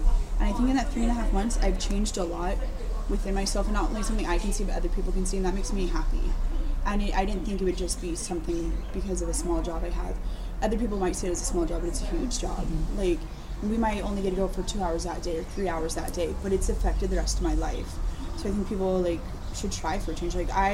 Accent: Hawaii, United States; I'm from Maui, so when I go back to Maui

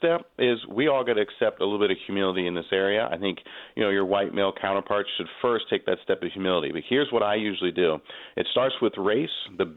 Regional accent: Presque Isle, Maine, United States; because I'm from Presque Isle, I've experienced the same things that these young girls have felt.

